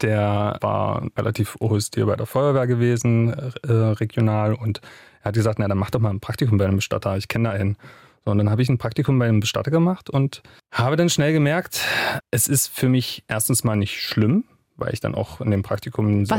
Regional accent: Bitterfeld-Wolfen, Saxony-Anhalt, Germany; also born or lived in Leipzig; now in Halle, Germany; Ich bin ursprünglich aus Wolfen, das ist richtig.

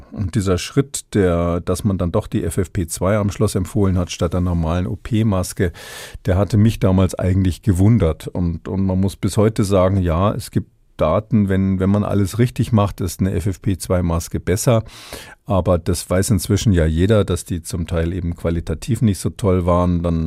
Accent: Munich, Bavaria, Germany; sage ich mal an der Stelle als Münchner, darf ich das sagen

